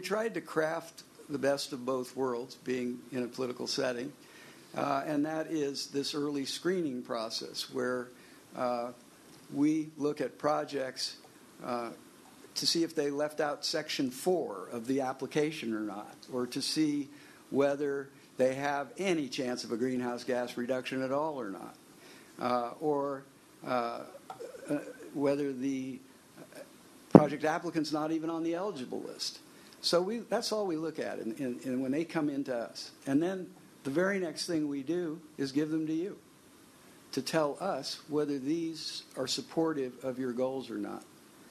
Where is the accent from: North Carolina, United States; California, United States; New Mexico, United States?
California, United States; San Mateo; I'm from the Bay Area. I grew up in San Mateo.